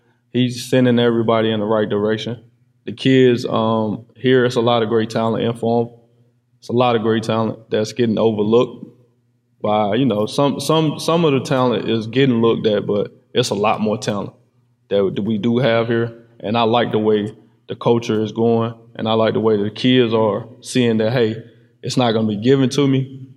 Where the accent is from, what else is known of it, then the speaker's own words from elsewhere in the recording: Farmville, United States; My people's back home in Farmville looking at it. You know what I mean? I'm from Farmville.